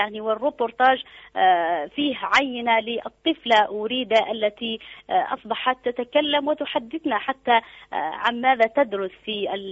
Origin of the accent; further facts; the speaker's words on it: Algeria; وإلى عائلتي بوجه الخصوص في الجزائر وإلى مدينتي التي أحب وادي سوف.